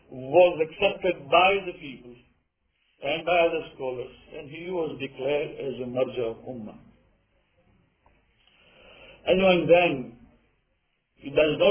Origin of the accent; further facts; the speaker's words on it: India; moved away; also born or lived in East Africa; We are from India, South Pakistan. Pakistan was not there at that time. Then we moved and we came to this country.